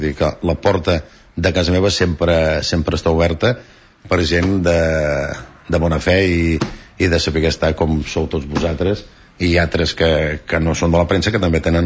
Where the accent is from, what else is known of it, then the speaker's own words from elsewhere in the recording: Catalonia, Spain; per demostrar que som catalans hem de posar la senyera.